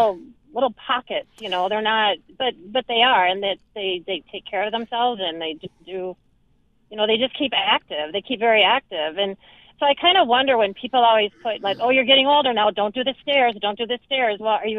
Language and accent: English; Iowa, United States; Well, I grew up in Iowa, and I biked Rag Rai. That was the bike ride across Iowa and all that.